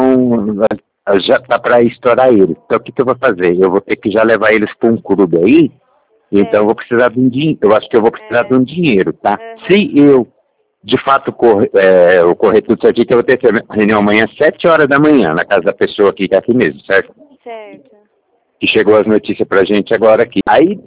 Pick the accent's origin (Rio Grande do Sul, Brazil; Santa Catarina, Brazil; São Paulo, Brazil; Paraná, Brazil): São Paulo, Brazil; Jarinu; Eu sou de Jarinu.